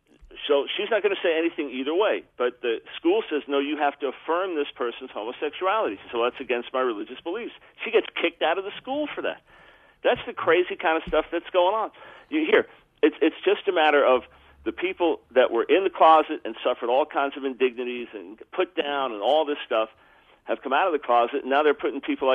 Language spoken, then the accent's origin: English; Island Park, New York, United States; Long Island.